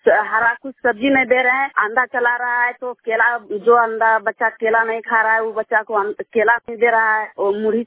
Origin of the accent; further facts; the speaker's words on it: Jharkhand, India; घर परसानी है, कारी टोला, जिला गोड्डा, थाना गोड्डा, भाया पथरगामा है, झारखंड का निवासी हूँ।